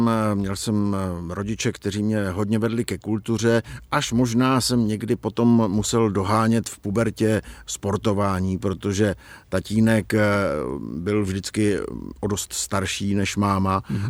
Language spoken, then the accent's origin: Czech; Moravia, Czechia; jednak u nás na Moravě je to zvykem